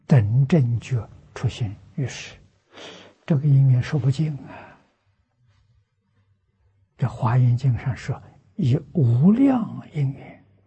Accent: China; 与自性相应的，我们中国人称为善法

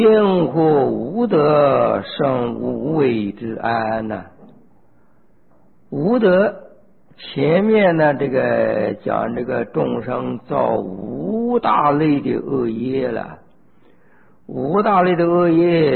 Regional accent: China; 不错，我们身为中国人很幸运

